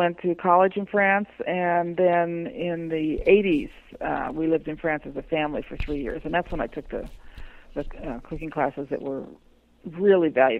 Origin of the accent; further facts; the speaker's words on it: California, United States; Well, I grew up in California, and my mother was from Virginia, and she was a very good cook.